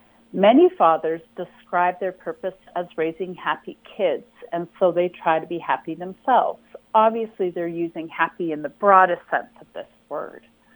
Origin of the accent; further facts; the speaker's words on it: Winnipeg, Manitoba, Canada; We grew up in Winnipeg